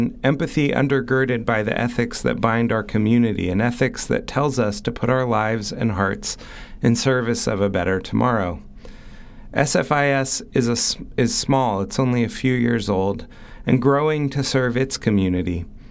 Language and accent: English; Berkeley, California, United States; And certainly one could insert a joke there that's totally fair and probably true about growing up in Berkeley.